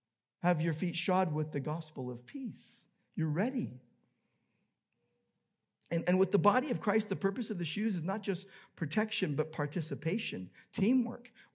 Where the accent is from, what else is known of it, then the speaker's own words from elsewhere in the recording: Downey, California, United States; I remember as a kid growing up in Downey, California, my dad was a Los Angeles policeman